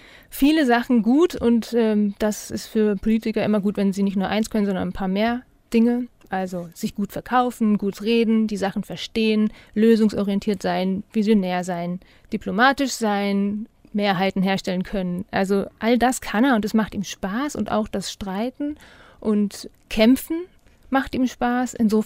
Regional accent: Germany; Von außen, so als Deutsche, also aus fremder Sicht, sind die Dänen halt viel entspannter als die Deutschen.

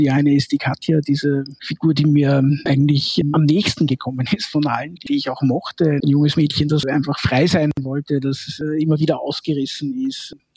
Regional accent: Austria; Es ist eine tolle Geschichte aus der österreichischen Provinz. Es ist ja nicht weit von der Gegend, wo ich aufgewachsen bin.

